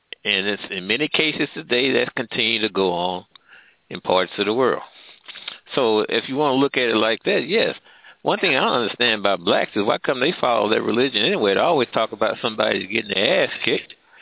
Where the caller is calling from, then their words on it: Missouri, United States; I'm calling from Missouri right now.